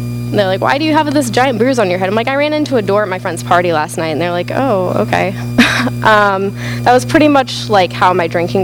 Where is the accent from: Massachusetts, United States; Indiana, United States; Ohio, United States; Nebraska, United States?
Nebraska, United States; Omaha; I grew up in Omaha, Nebraska. I'm from the Midwest.